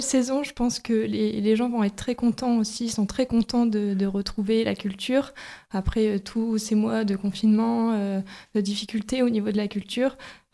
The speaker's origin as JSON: {"language": "French", "town": "Arras", "region": "Hauts-de-France", "country": "France", "tie": "born or raised there", "said": "Oui, j'ai grandi à Arras et puis je suis partie faire mes études à l'université de Valenciennes. Et puis ensuite, je suis partie travailler un petit peu partout, à Paris, en Italie et aussi sur la Côte d'Opale."}